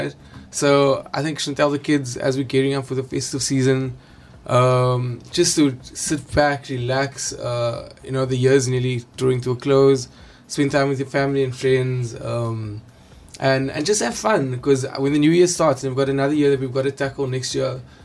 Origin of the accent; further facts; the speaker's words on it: Elsie's River, Western Cape, South Africa; You know, I grew up in Elsie's River